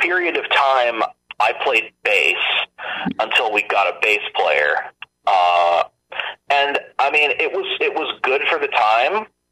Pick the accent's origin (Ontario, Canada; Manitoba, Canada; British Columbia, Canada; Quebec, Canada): Ontario, Canada; Toronto; now in Mississauga, Canada; I grew up in Toronto initially for the first 5 years of my life